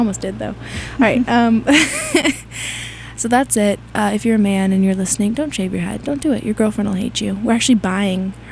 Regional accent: the South, United States; I'm from the South. I didn't know frisbee was a real sport till I got here.

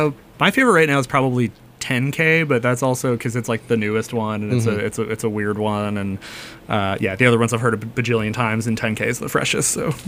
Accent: Avon, Massachusetts, United States; Massachusetts. I'm from Avon.

